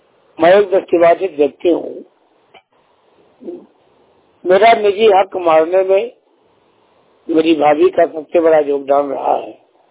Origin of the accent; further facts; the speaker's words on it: Madhya Pradesh, India; मैं मध्य प्रदेश सतना जिले का रहने वाला हूँ और आज भी है।